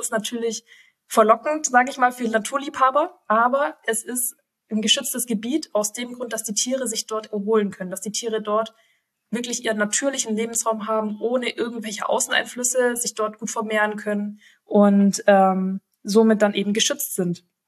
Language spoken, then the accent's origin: German; Baden-Württemberg, Germany; Du, Micha, ich komme auch aus dem Schwabenländle, ich kenne das.